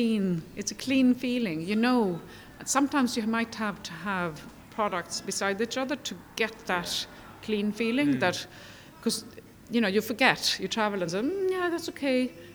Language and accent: English; Sweden; And I grew up in Sweden in the time of... the Baltic Sea actually had huge issues in the 70s and 80s of heavy metals